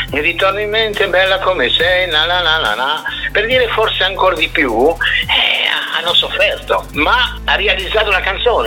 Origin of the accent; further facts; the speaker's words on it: Tunisia; born there; Italian is a second language; io sono nato in Tunisia, una cultura anche francese